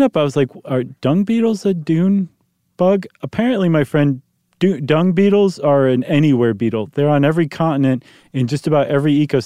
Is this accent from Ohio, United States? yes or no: yes; Ohio, United States; No. I grew up in Ohio. We didn't have that.